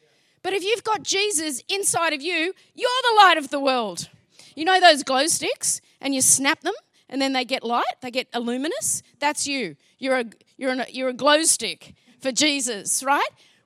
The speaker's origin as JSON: {"language": "English", "region": "New South Wales", "country": "Australia", "said": "I've got my favourite place to go to for coffee back home. I'm from the Northern Beaches."}